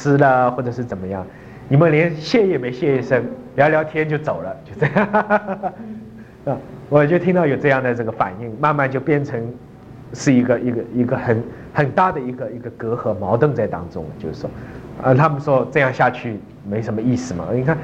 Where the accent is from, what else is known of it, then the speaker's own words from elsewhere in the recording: China; now in United States; 以前我们在大陆很少讲，我记得很少讲，就跟美国人比较差远。